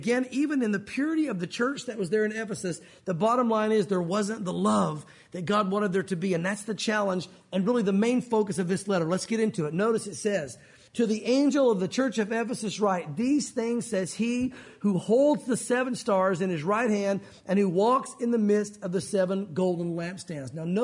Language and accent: English; the South, United States; because we grew up in the South.